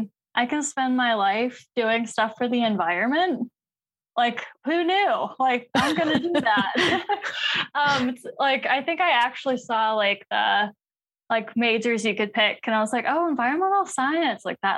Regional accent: Michigan, United States; So I grew up in Michigan. So I'm from a small town on the west side of Michigan. There's maybe like 3,000 people or so there.

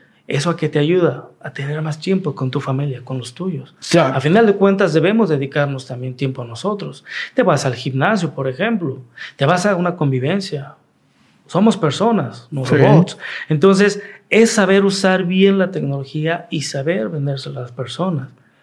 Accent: Mexico; nosotros como latinos somos más cálidos. Mexicanos

